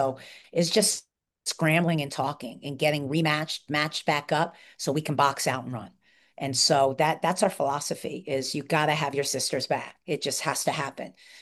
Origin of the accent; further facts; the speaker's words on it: New York, United States; Where I'm from New York, so it's blah, blah, blah.